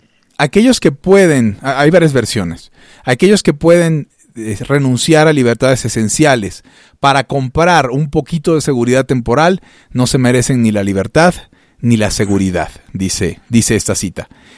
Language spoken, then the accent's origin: Spanish; Venezuela; now in Mexico; Yo soy originario de Venezuela, pero también soy mexicano.